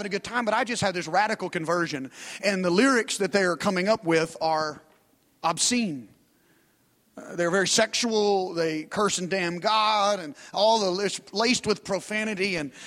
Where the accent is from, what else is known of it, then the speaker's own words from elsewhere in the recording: Arkansas, United States; I didn't grow up in Texas. I grew up in Arkansas, but football was the one thing that united my town.